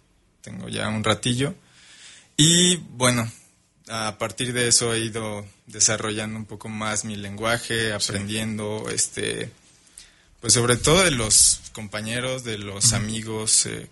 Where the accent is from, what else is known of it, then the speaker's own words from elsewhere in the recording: Michoacán, Mexico; se me ocurrió llevar mi portafolio a un periódico local en Michoacán, soy de Michoacán